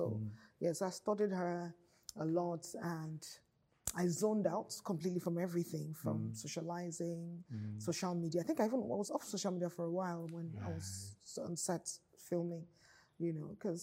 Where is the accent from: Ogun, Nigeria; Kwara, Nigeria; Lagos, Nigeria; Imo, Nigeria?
Kwara, Nigeria; also born or lived in Aba; So I grew up in Kwara State, Okene and Lokoja area.